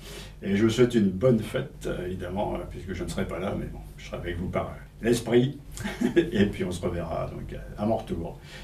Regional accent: Grand Est, France; j'habite Crépy depuis les années 60, mais en fait je suis originaire de Champagne, je suis champenois d'origine, un petit village près de Troyes.

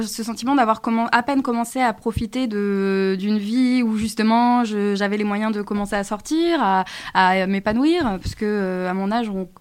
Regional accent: Crépy-en-Valois, Hauts-de-France, France; also born or lived in Senlis; Je suis de Crépy, donc je suis une artiste chorégraphe danseuse, née à Senlis, donc j'ai toujours vécu à Crépy en Valois.

